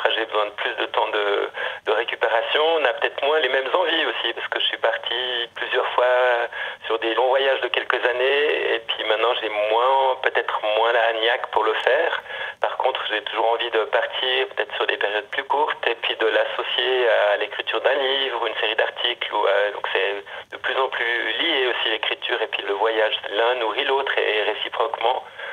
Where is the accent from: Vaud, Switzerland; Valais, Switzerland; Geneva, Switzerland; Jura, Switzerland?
Geneva, Switzerland; born there; parce que je suis né à Genève, donc on bute contre les montagnes